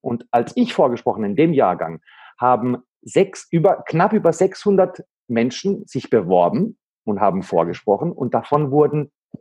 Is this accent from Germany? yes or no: yes; Baden-Württemberg, Germany; also born or lived in Greece; ich bin zwar in Griechenland geboren, aber dann ist meine Mutter zu meinem Vater nach Deutschland. Und ich bin dann in Deutschland an einem kleinen Dorf groß geworden, im Badischen.